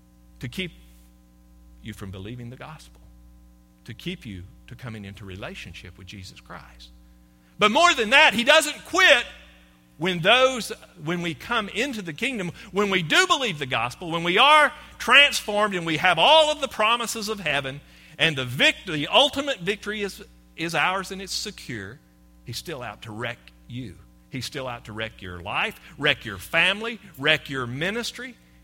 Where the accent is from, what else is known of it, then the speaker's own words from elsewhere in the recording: Tennessee, United States; If we take it to the world of sports, we're from Tennessee